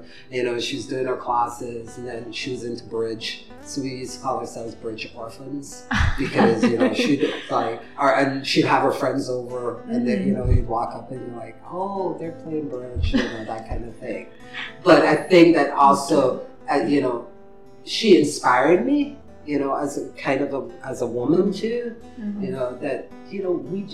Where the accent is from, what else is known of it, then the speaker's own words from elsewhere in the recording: Guyana; especially growing up in Guyana, in South America